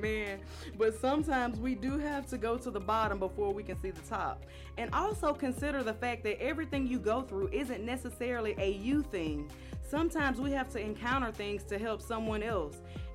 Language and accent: English; the South, United States; When we hear the phrase, fake it till you make it, as a Southerner, it sends negative energy out because the word fake is used.